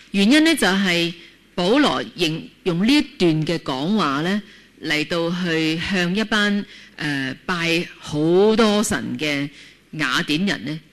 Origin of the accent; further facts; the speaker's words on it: Guangdong, China; 就是用我们广东话讲法，就是不知乜水